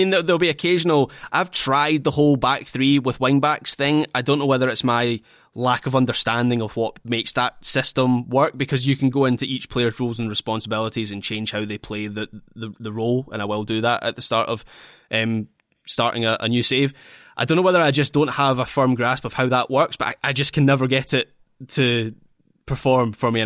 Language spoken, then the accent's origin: English; Scotland, United Kingdom; this might just be my disposition as a Scottish Stirling Albion fan